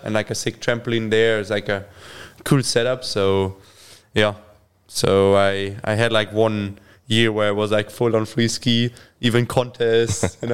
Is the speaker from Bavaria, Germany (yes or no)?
yes; Kiefersfelden, Bavaria, Germany; Yeah, like I grew up in Kiefersfelden. It's like it's just small village.